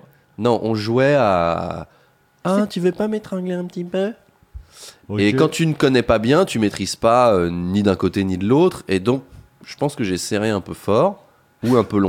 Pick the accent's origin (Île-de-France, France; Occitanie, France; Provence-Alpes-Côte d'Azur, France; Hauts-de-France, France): Île-de-France, France; Versailles; J'ai grandi là-bas. J'ai passé 22 ans.